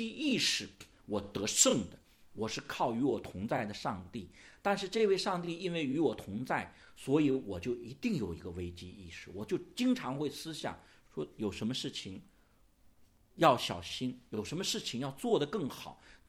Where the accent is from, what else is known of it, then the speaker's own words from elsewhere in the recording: China; 所以我讲到这，我就想来我们中国人很多这两年好像很多人都在讲，哎呀，我希望岁月静好。